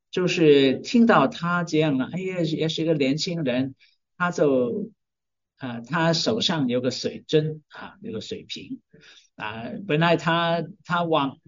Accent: Hong Kong; 不是好像我们从香港来从中国来的

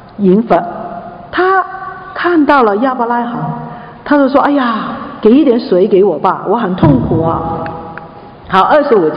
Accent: China; 我们中国人

